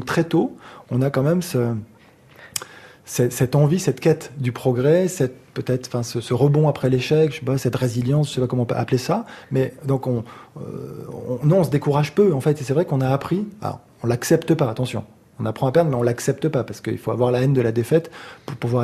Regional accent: Casablanca, Casablanca-Settat, Morocco; J'ai grandi à Casablanca, au Maroc

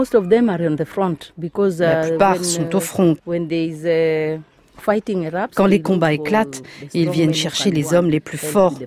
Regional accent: Kenya; now in Old Fangak, South Sudan; avec MSF depuis 16 ans, ici à Old Fangak. Je suis le référent médical, je viens du Kenya.

